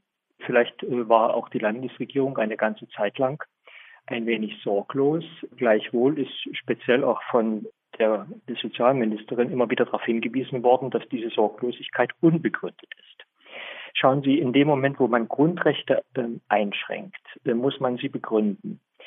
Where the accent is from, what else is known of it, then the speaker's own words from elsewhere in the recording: Saxony, Germany; Ja, ich bin Sachse und ich bin gern Sachse. Und ich bin einer, der sich weltoffen versteht und der weiß, dass er nicht nur Sachse ist, sondern auch Deutscher und auch Europäer